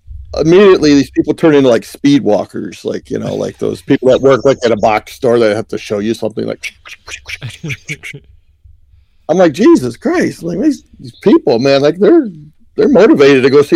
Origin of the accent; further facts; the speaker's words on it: New York, United States; I go by instincts. I'm from New York. And that's how we do it, by instincts.